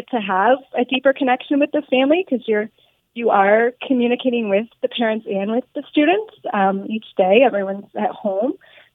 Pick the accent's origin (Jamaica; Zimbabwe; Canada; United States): Canada; Norfolk, Ontario; I grew up in Norfolk, and then I went off to school for teaching at Brock University, and then I came back home to Norfolk